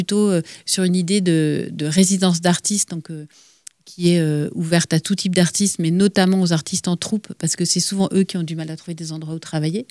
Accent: Guipavas, Brittany, France; depuis toujours parce que la famille de ma mère y est installée depuis, je pense, 1600 et des brouettes. Donc j'ai toujours eu des liens assez forts avec le village, même si moi j'ai grandi à Guipava.

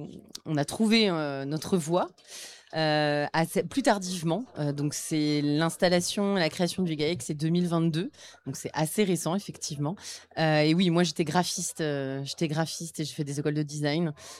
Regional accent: Île-de-France, France; Nous, on n'est pas du tout issus d'un milieu viticole. Moi, j'ai grandi en Seine-et-Marne.

